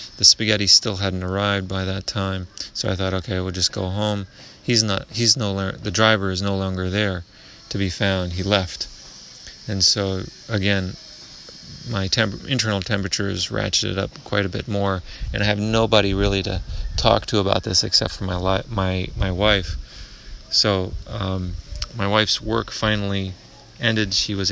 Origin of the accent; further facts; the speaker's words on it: United States; Yet me, as an American with my sense of privilege and thinking that things should happen in a certain time frame